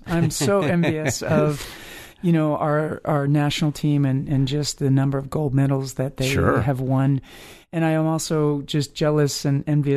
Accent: Salmon Arm, British Columbia, Canada; I grew up in Salmon Arm, British Columbia, which is in Canada, about a 12-hour car ride from Eugene, Oregon, and we lived on the Trans-Canada Highway.

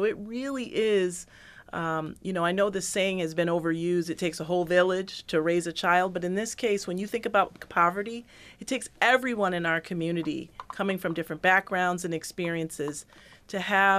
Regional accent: Pittsburgh, Pennsylvania, United States; I grew up in Pittsburgh. Most people know that. We lived in a $200,000 home, and we were on welfare for a period of time.

